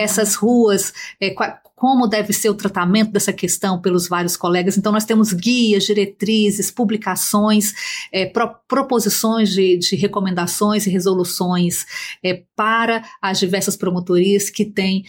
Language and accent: Portuguese; Distrito Federal, Brazil; como o do Distrito Federal, de onde eu sou originária